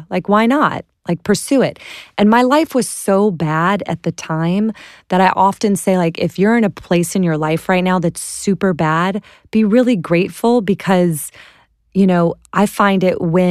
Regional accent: Clearwater, Florida, United States; I sell fax machines. I'm from Clearwater, Florida.

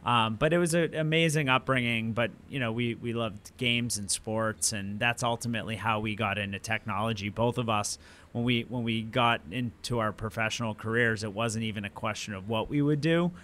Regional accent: Swampscott, Massachusetts, United States; now in New York, United States; Little suburb, very, very closed off community, Swampscott, Massachusetts.

